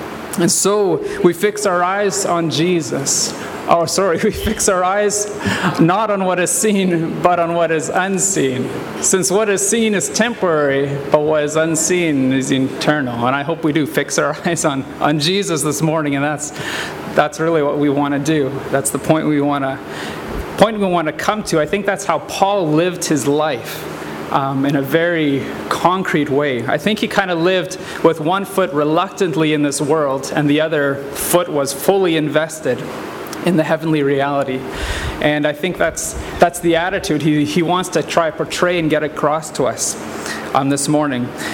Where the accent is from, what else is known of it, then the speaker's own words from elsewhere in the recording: Canada; I'm from Canada. I grew up in a small farming village about 2 miles from the border of the U.S. I have three siblings